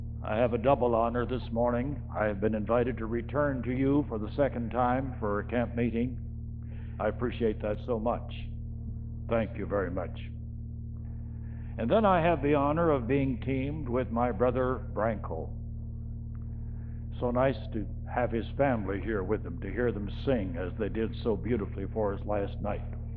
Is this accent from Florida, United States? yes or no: no; Boston, Massachusetts, United States; born there; I was born in Boston, in the house that Paul Revere would have passed if Paul Revere had gone that way.